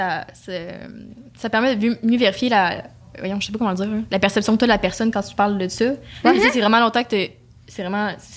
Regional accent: Lévis, Quebec, Canada; On vient de Lévis, mettons, là

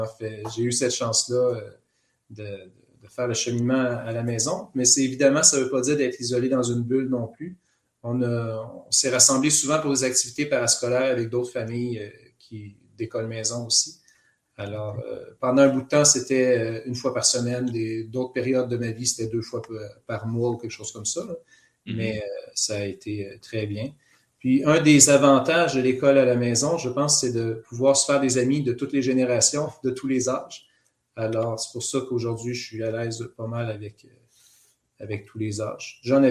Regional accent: Quebec, Canada; J'ai grandi en Estrie aussi. Donc, je suis toujours en Estrie.

